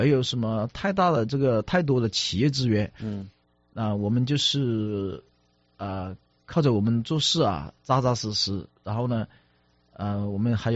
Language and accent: Chinese; China; 我们中国人绝不是那种啊跑过来就挖矿产了